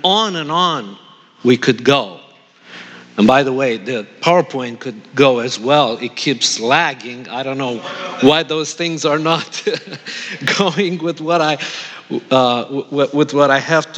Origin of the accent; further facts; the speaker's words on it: Romania; English is a second language; You've heard that I'm from Romania, and at the end of the Second World War, our country fell under communism.